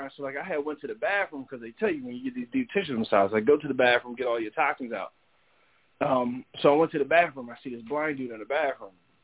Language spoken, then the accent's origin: English; Northeast, United States; That could also be because I'm from the Northeast. There's a lot of Muslims in the Northeast.